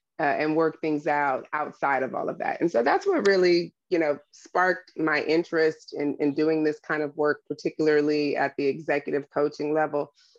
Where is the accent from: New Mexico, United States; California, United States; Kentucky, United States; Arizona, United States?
California, United States; Oakland; I'm from East Oakland, born and raised, I'm a Black woman.